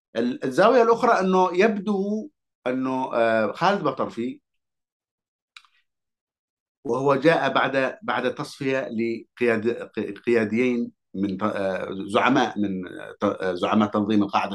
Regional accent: Hadhramaut, Yemen; أولاً أنا كحضرمي يعني هناك مشكلة كبيرة في حضرموت

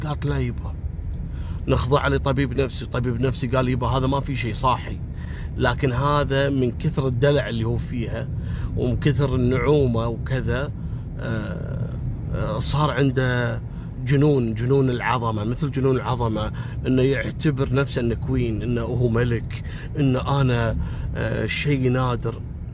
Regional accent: Kuwait; احنا عندنا في الكويت نسميه السكوتي لوتي

